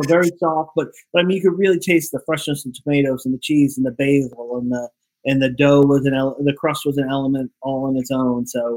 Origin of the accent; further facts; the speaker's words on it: Northeast, United States; Zoli's is a lot more heavier, and it's a lot more what I grew up with in the Northeast. It's more Italian-American.